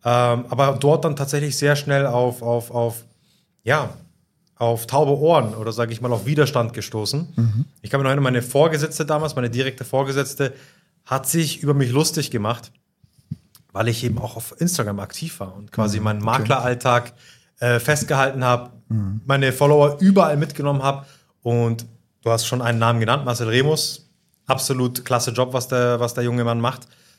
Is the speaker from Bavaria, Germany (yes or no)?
yes; Munich, Bavaria, Germany; 33 Jahre jung, komme ursprünglich aus München, also gebürtiger Münchner, mit Migrationshintergrund, wilder Mix, Papa aus dem Irak, Mama aus Marokko